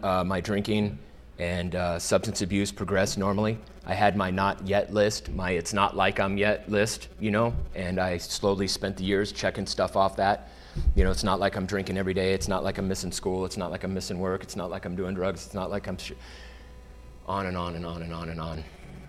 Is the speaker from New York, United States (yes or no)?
no; California, United States; I grew up in Southern California. I had a silver spoon in my mouth.